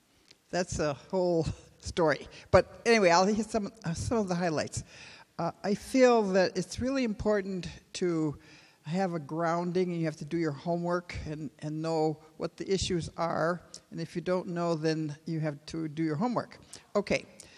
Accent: India; because of my background, you know, being a woman and being an Indian

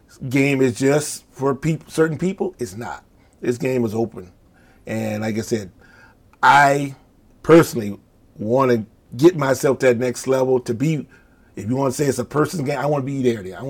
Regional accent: Eau Claire, Wisconsin, United States; I'm from Eau Claire, Wisconsin.

